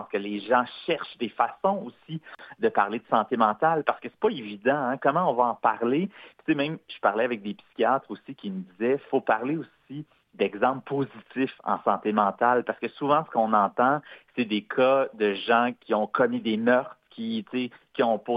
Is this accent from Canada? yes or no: yes; Granby, Quebec, Canada; il a commencé premièrement à faire de la radio dans mon coin de pays, là, dans la région de Granby